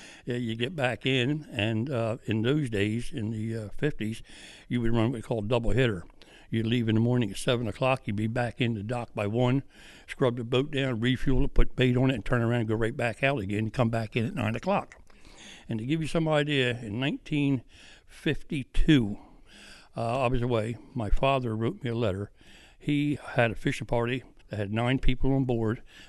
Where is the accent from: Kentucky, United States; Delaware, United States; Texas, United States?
Delaware, United States; Bowers Beach; When I was raised in Bowers Beach, you could have bought the town for that much money.